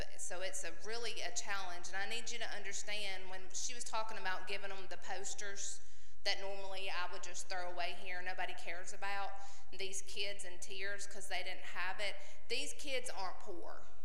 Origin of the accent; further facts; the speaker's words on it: Alabama, United States; They are still mesmerized that we come all the way from Alabama to spend a week in Utah doing this.